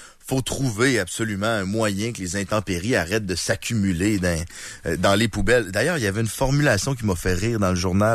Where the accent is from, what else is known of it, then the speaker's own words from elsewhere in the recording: Lévis, Quebec, Canada; Ah, ben parce que moi, je viens de Lévis.